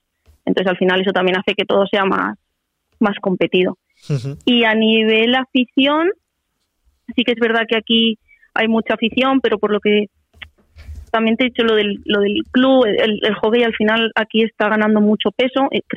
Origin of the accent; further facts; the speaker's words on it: Valencia, Valencian Community, Spain; al final Valencia es mi tierra y es donde también yo quiero en un futuro poder establecerme